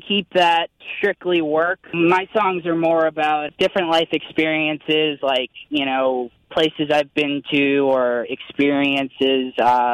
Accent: Montgomery, New York, United States; now in Fishkill, United States; I'm originally from Montgomery, New York, but I moved out to Fishkill about 5 years ago.

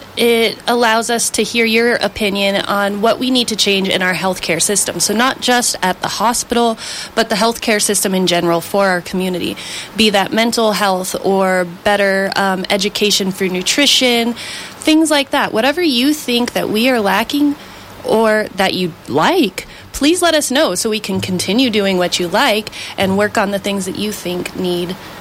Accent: Denver, Colorado, United States; also born or lived in Oregon; I grew up in Denver, and then I spent the last about 10, 12 years in Oregon.

